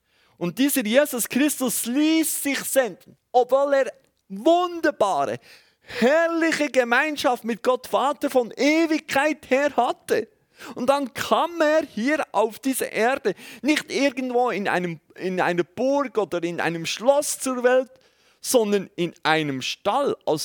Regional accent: Bern, Switzerland; Als Berner kann man fast nicht anders, weil wir sind ja schon so langsam beim Reden.

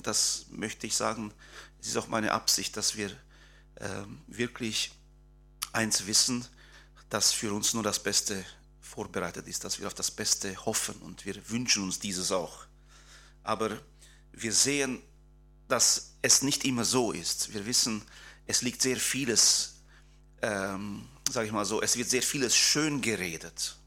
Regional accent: Transylvania, Romania; accent: Transylvanian Saxon; Ich bin auch ein Siebenbürger Sachse, was nicht zu verhören ist an meinem Akzent.

